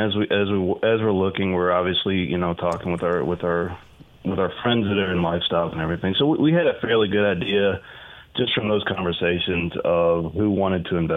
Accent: Knoxville, Tennessee, United States; the deal is in Knoxville, Tennessee, which is my hometown. It's a place I love. My family's there.

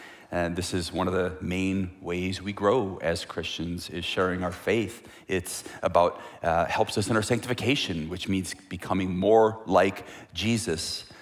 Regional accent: Wisconsin, United States; now I'm from Wisconsin, so that makes sense.

